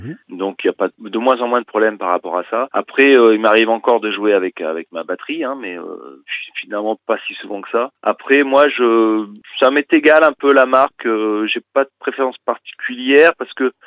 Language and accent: French; Limoges, Nouvelle-Aquitaine, France; born there; Ben, moi, je suis né il y a pas mal d'années maintenant. Je suis né en 1970 à Limoges.